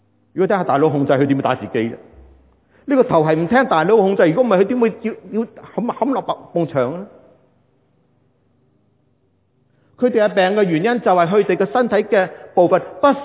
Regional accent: Hong Kong; 你又嚟自越南，我嚟自香港，我睇嘢都唔同。

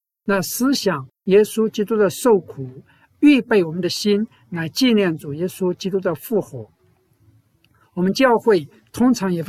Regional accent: China; 比如我们中国人刚刚过完了春节、元宵节，这是我们中国的传统节日。

